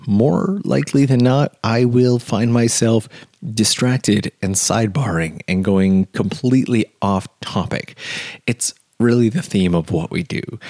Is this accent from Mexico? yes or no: no; Canada; now in Japan; Like, I'm from Canada, so it gets dark fairly late thanks to daylight savings time, but here in Japan